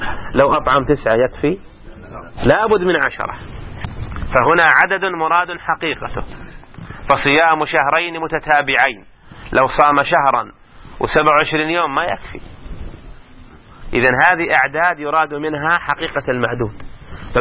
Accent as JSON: {"language": "Arabic", "country": "Saudi Arabia", "said": "عندنا في السعودية 50 فرقة"}